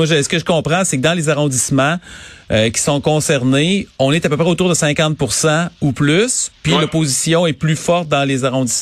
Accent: Quebec City, Quebec, Canada; moved away as an adult; Moi, je t'avoue, t'sais, j'ai grandi à Québec. J'ai demeuré là pendant 30 ans.

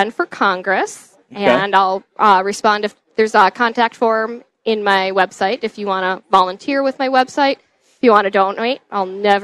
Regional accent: Minnesota, United States; I'm working for you as a Minnesotan.

